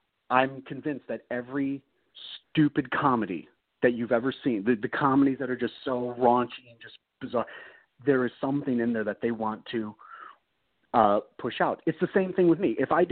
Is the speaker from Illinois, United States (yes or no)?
yes; Chicago, Illinois, United States; I'm from Chicago. It was a big deal when Spike Lee made Chirac